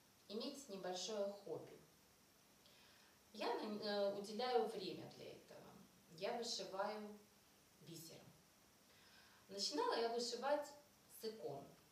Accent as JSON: {"language": "Russian", "country": "Ukraine", "said": "я из Украины."}